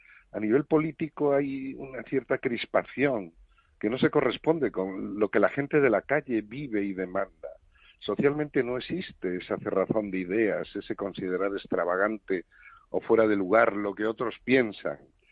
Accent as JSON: {"language": "Spanish", "town": "A Pobra de Trives", "region": "Galicia", "country": "Spain", "said": "Yo soy gallego, urensano, de Pobra de Trives, y quiero que ese sentidiño guíe mis pasos en la vida."}